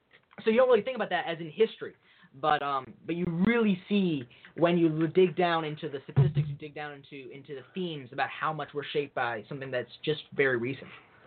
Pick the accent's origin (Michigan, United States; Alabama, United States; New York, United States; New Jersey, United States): Michigan, United States; born there; now in Fort Worth, United States; I was born in Michigan. I was right on the tip of Lake Huron.